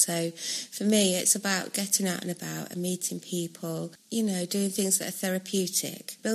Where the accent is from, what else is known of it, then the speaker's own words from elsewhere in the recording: Derby, East Midlands, United Kingdom; and I'm from Little Ava in Derby.